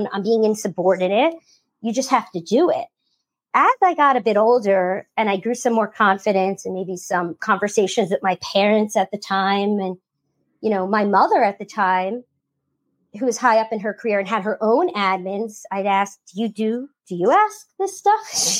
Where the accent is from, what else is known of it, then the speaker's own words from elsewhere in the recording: New York, United States; also born or lived in New Jersey; I'm from the New York, New Jersey area. You know, I got a mouth on me.